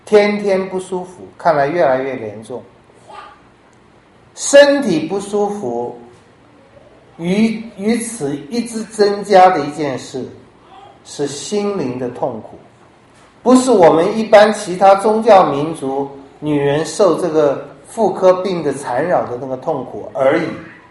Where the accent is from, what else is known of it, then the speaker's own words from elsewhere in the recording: Taiwan; 我们台湾人也是，中国大陆也是，穷怕了，穷怕了